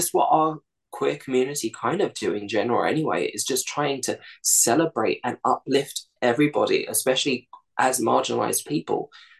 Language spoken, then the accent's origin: English; England, United Kingdom; fitting into this country and just kind of assimilating in this world that it was all about, well, we're English, we're English, we're English, but we have brown skin.